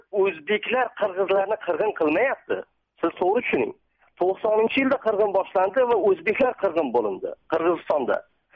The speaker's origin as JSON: {"language": "Uzbek", "town": "Samarkand", "region": "Samarqand Region", "country": "Uzbekistan", "said": "Men o'zim Samarqanddanman."}